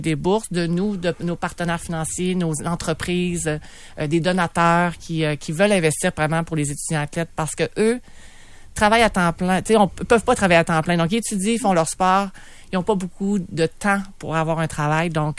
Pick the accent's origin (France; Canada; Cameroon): Canada; Quebec; Je venais de la Rive-Sud